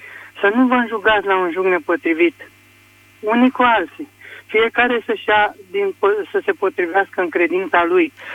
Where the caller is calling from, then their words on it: Craiova, Dolj, Romania; din Craiova.